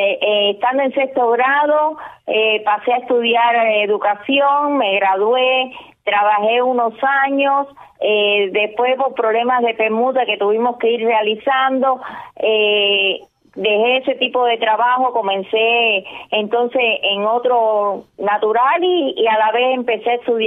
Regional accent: Havana, Cuba; born there; Nací en La Habana.

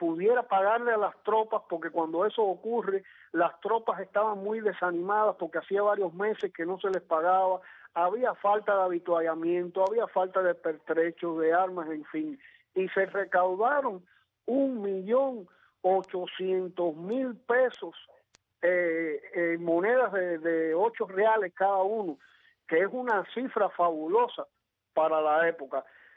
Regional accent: Cuba; born there; yo nací en Cuba, pero no tengo ningún derecho, soy un paria prácticamente en esta sociedad.

